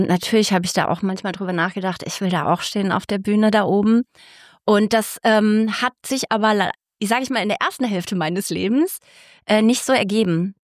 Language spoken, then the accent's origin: German; Frankfurt, Hesse, Germany; now in Dreieich, Germany; Genau, ich lebe in Dreieich, geboren bin ich, aber ich bin ein Frankfurter Mädchen.